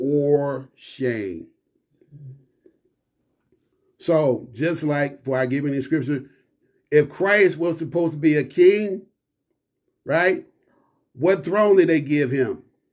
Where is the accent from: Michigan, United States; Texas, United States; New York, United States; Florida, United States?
New York, United States; Me from Windsor Terrace.